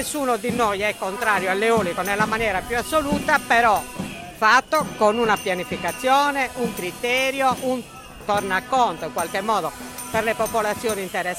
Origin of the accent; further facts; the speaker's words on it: Sanluri, Sardinia, Italy; noi siamo di Sannuri, però siamo parte di un comitato che comprende tutto il medio campidano